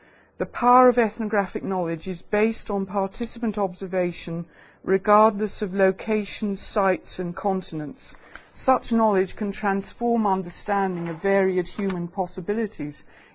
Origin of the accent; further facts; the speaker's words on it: Malta; born there; I'm delighted to be invited back to Malta, because I was born here